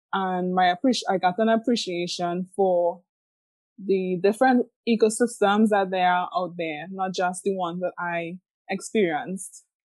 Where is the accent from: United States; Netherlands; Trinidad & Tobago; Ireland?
Trinidad & Tobago; I grew up in Trinidad and Tobago. Mm-hmm. And I grew up in an area that has a blend of both natural beauty and also industrial operations